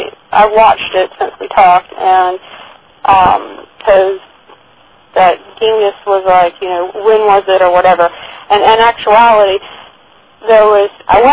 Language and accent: English; the South, United States; Sorry, I'm from the South. I don't sound like a Yankee.